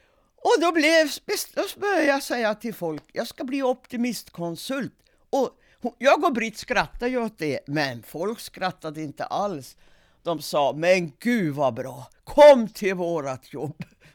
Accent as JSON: {"language": "Swedish", "country": "Sweden", "said": "För jag kom ju dit som alla svenskar, vi är ju så ännu."}